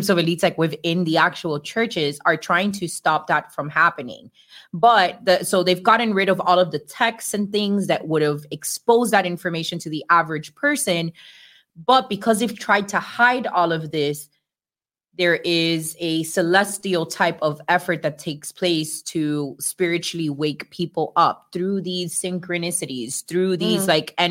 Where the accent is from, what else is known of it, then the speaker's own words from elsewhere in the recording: Miami, Florida, United States; But I have a lot to do with the fact that, like, growing up in Miami, like, we already kind of like been